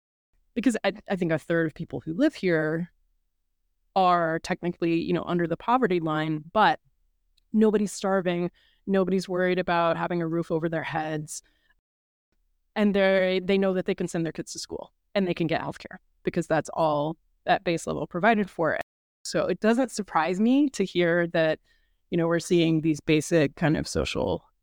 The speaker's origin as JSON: {"language": "English", "region": "the South", "country": "United States", "tie": "born or raised there", "said": "I grew up in the South."}